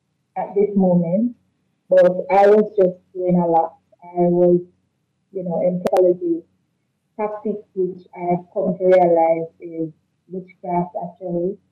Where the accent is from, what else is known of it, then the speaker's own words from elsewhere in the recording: Montego Bay, Saint James, Jamaica; Mind you, I moved away all away from where I grew up in Montego. So quite the journey.